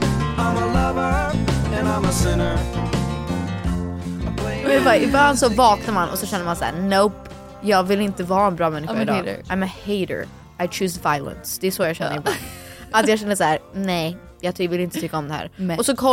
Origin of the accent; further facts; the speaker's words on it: Sweden; vi är ju svenskar och som pratar engelska.